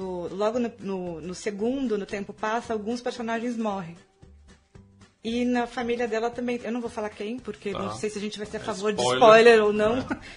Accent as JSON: {"language": "Portuguese", "town": "Florianópolis", "region": "Santa Catarina", "country": "Brazil", "also_born_or_lived": "Laguna", "said": "porque eu sou de Florianópolis e amo praia."}